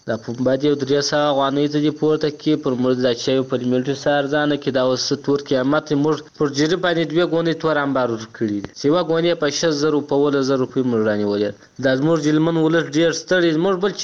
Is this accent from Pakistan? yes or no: no; Helmand, Afghanistan; موږ د هلمند یو